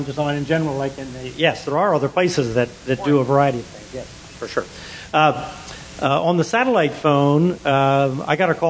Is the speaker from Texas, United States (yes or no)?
no; Miami, Florida, United States; So one is I'm from Miami, which is sort of the epicenter of so many things, good and bad, you know.